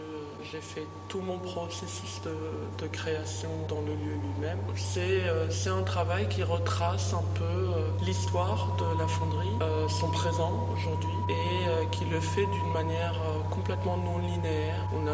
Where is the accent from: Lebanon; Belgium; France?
Lebanon; moved away as an adult; j'ai 35 ans, je suis libanaise, j'ai fait des études en art plastique au Liban et puis je suis venue ici.